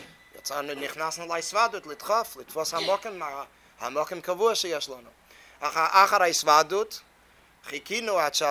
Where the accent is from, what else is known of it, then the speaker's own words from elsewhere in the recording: Brooklyn, New York, United States; אני זוכר כשהייתי ילד, נולדתי כאן, במילא זכיתי לראות כמה תקופות